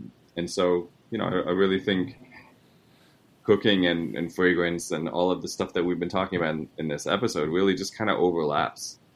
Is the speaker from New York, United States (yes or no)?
yes; New York, United States; I'm from New York, and my parents are Italian.